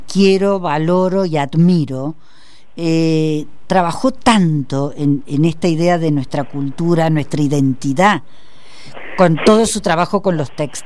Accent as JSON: {"language": "Spanish", "region": "Córdoba", "country": "Argentina", "accent": "Cordobese", "said": "he perdido la tonada, en el camino la perdí, pero lo que no he perdido es mi amor por esa cosa tan particular que es esa mezcla, viste, de provincia, centro intelectual, mucha naturaleza, en fin, Córdoba es un lugar especial."}